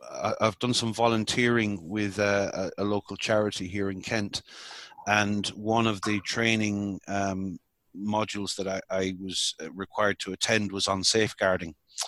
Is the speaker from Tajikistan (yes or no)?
no; Ireland; But again, being Irish, we often in Ireland talk about the days where, you know, families lived together in large family groups and looked out for each other, and that sense of community.